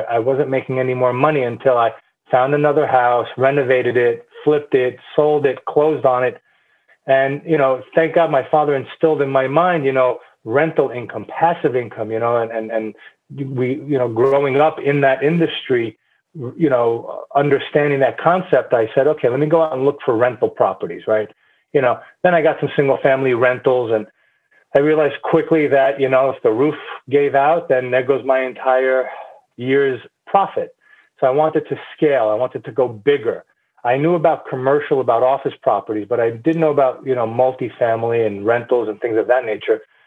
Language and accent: English; New York, United States; So, born and raised in New York to immigrant family. I like to say we spoke two languages at home, English and bad English.